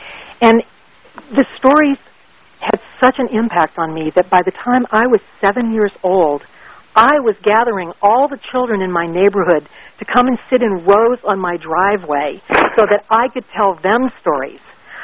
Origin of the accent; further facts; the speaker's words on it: Baton Rouge, Louisiana, United States; President and General Manager of Cox Communications in Baton Rouge, Louisiana, which happens to be my hometown.